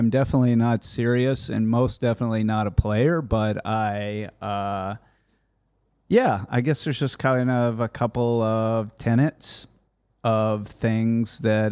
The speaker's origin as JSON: {"language": "English", "region": "Texas", "country": "United States", "said": "So yeah, I'm a seventh generation Texan"}